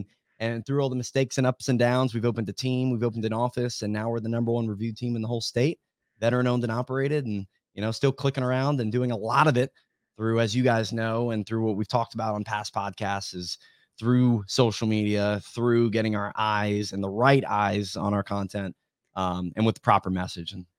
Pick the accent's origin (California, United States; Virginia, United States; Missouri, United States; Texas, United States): California, United States; yeah, we're specifically from Cali.